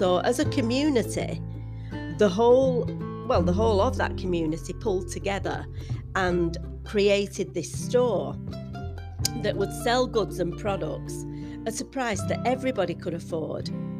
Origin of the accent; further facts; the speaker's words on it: Rochdale, North West England, United Kingdom; Now, the Rochdale Pioneers are known worldwide, and I feel quite privileged because this is my hometown.